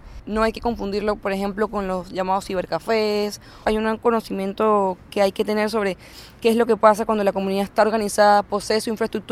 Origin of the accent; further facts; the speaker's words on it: Venezuela; soy de Venezuela, soy ingeniero de sistemas